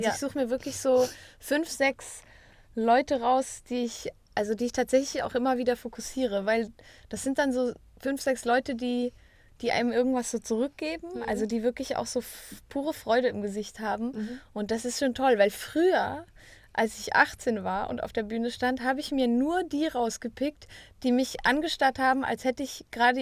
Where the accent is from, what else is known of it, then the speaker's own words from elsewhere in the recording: Valais, Switzerland; Das ist ein Open Air, das ist im Wallis, also da, wo ich herkomme, in dem Tal.